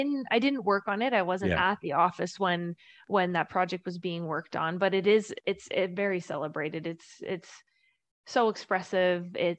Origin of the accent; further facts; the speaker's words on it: Edson, Alberta, Canada; I'm actually from a small town. And we didn't have any buildings designed by an architect. So I'm from Edson, Alberta.